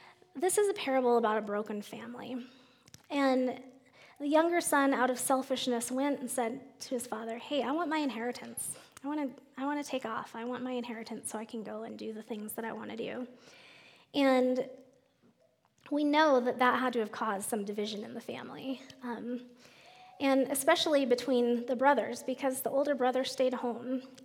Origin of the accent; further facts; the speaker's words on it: Colorado, United States; I'm not from Texas. Sorry, Sherry." and so I said, "I'm from Colorado."